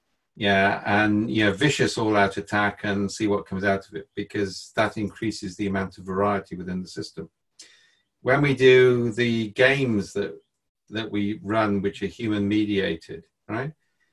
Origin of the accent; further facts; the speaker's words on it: Wales, United Kingdom; But if the English come, we're all Welsh.